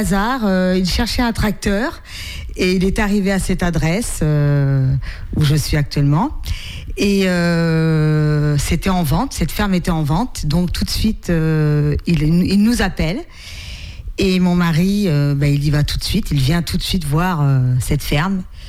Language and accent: French; Nantes, Pays de la Loire, France; mon papa était de Fort-Saint-Père, donc moi j'étais nantaise, je suis nantaise.